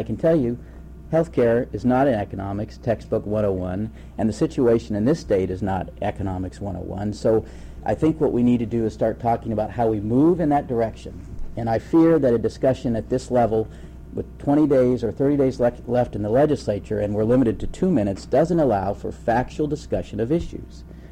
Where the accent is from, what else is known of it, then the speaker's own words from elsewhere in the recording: Fairbanks, Alaska, United States; I'm from Fairbanks. I grew up there